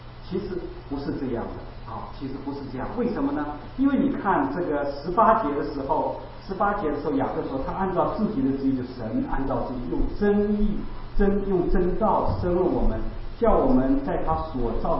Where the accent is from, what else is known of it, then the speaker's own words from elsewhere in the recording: China; 我们大陆人讲就是纠察队心态的啊